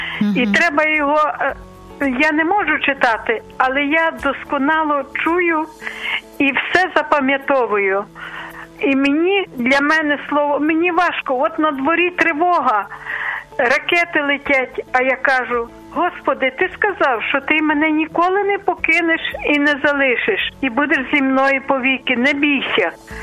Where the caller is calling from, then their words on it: Lviv, Lviv Oblast, Ukraine; Я зі Львова